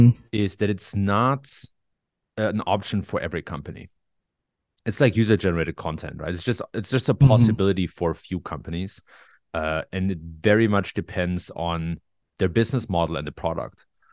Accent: Germany; moved away as an adult; now in Michigan, United States; Grew up in Germany, moved to the US about 10 years ago. I'm a dual citizen. So my dad is American, mom is German.

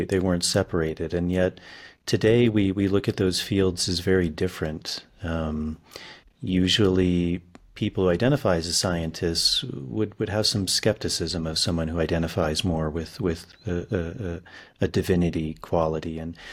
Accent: United States; we're both coming from the United States

